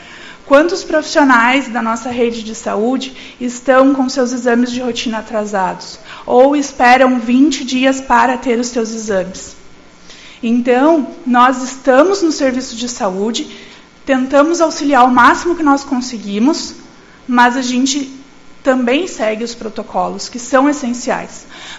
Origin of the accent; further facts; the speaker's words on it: São Paulo, Brazil; eu sou da primeira turma de medicina, vim de São Paulo e fiquei aqui